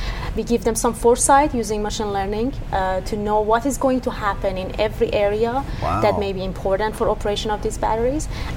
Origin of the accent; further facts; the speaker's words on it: Iran; moved away as an adult; now in Pittsburgh, United States; I come from Iran. I came to U.S. in 2011 to study